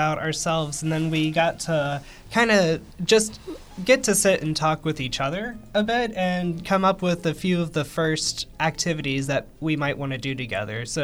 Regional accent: Pittsburgh, Pennsylvania, United States; I am not, actually. I'm from Pittsburgh.

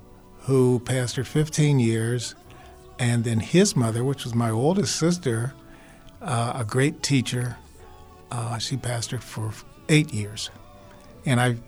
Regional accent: Bethel Park, Pennsylvania, United States; born there; I was born in Bethel Park. And back in those days, it was called Molinar, Mine Number 3.

